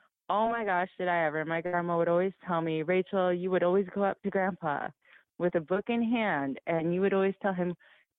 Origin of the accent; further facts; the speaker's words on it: Millington, Tennessee, United States; born there; Well, I was born in Millington, Tennessee, on a naval base.